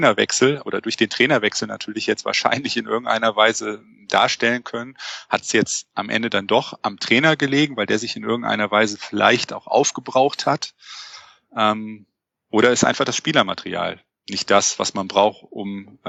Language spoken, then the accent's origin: German; Mönchengladbach, North Rhine-Westphalia, Germany; born there; kann an der Stelle auch nur als jemand, der als gebürtiger Mönchengladbacher mit dem Verein auch natürlich sympathisiert, sprechen.